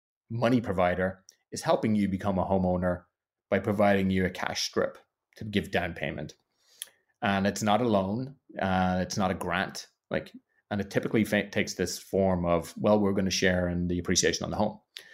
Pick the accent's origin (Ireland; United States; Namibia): Ireland; born there; I was born in Ireland